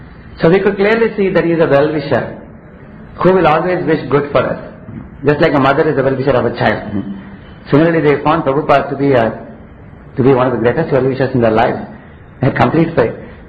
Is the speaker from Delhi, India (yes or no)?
no; Tamil Nadu, India; Because I come from a different state, I come from Tamil Nadu.